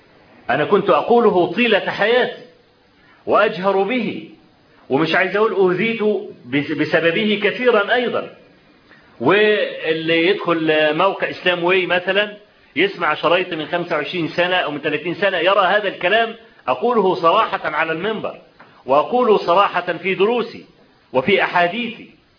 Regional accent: Egypt; قال: من أي البلاد أنت؟ قلت له: أنا من مصر.

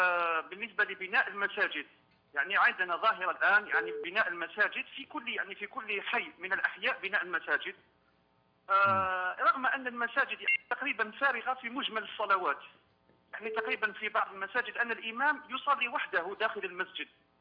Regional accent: Algeria; يعني هكذا عندنا في الجزائر معروفين أولياء الصالحين

